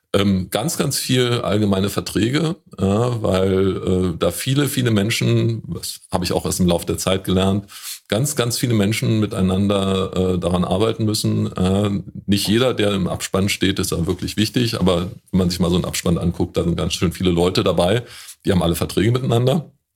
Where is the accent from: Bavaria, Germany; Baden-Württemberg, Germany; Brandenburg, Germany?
Brandenburg, Germany; Woltersdorf; In Woltersdorf, da wo ich herkomme